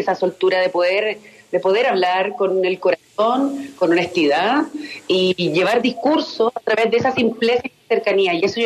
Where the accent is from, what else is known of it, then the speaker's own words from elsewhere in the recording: Chile; Que esta mujer tiene muchas cosas que nosotros como chilenos, por ejemplo, no sabíamos.